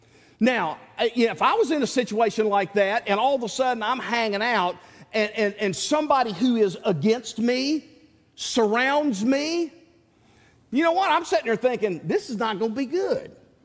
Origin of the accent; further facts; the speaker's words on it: the South, United States; accent: southern; Now, like I said, my southern accent kind of makes it sound like I'm saying the same thing each time.